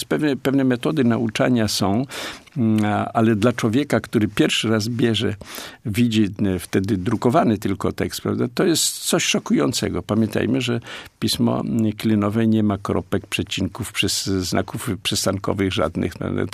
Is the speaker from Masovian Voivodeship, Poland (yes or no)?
yes; Masovian Voivodeship, Poland; ja pochodzę z maleńkiej wioski. Właściwie urodziłem się gdzie indziej, ale mieszkałem już jako świadomy młody człowiek w takiej wiosce pod Ciechanowem, gdzie było zaledwie 5 gospodarstw.